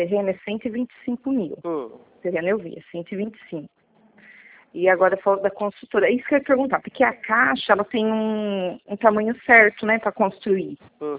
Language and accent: Portuguese; Santa Cruz das Palmeiras, São Paulo, Brazil; now in Araras, Brazil; eu sou de Santa Cruz das Palmeiras, mas eu estou em Araras porque eu trabalho em Araras.